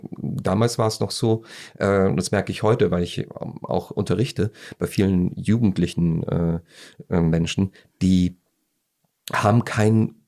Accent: Austria; Einfach ich als Österreicher kann nur eins sagen

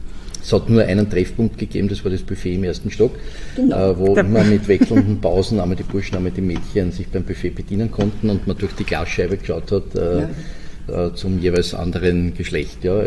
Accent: Vienna, Austria; Ich bin zu einem großen Teil meiner Jugend in Floridsdorf aufgewachsen, aber als Kind war ich im 7. Bezirk.

